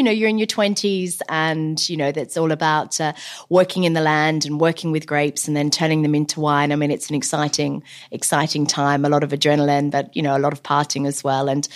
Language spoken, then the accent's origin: English; Adelaide, South Australia, Australia; being Australian and growing up in Adelaide, I was surrounded by wine regions